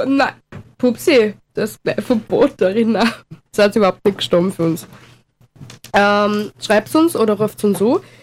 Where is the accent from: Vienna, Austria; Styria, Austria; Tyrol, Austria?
Tyrol, Austria; Baras sagt man bei uns in Tirol scheinbar nur, ich weiß es nicht.